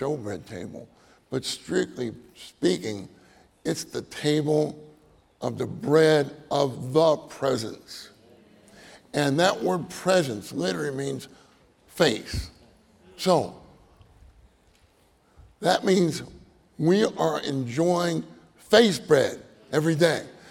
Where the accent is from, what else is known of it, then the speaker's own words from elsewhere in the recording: Pennsylvania, United States; moved away; I'm from Pennsylvania. I moved to Texas.